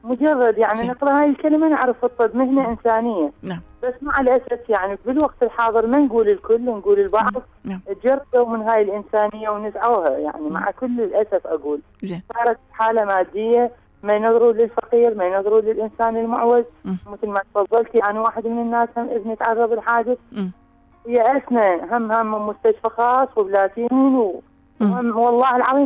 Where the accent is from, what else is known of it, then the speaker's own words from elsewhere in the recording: Najaf, Najaf Governorate, Iraq; وهواي حتى عندنا بالنجف يعني عندنا دكتور الله يعافيه محمد الخلخال لسه كشفته 5000 وسواها 3000 وما عنده حتى يعطي علاج.